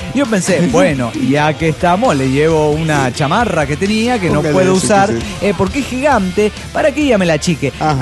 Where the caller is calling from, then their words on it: Coacalco, State of Mexico, Mexico; de Coacalco.